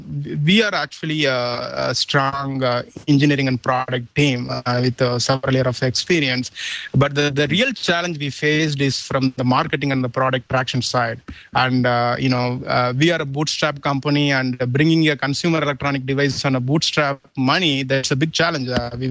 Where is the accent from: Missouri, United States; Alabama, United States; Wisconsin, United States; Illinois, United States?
Illinois, United States; Chicago; and most of our team is in Texas, United States, and I'm from Chicago.